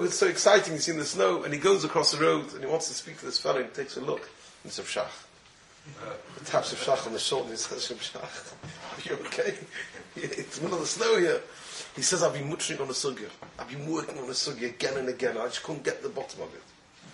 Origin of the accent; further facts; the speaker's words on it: Gateshead, North East England, United Kingdom; But I come from Gateshead.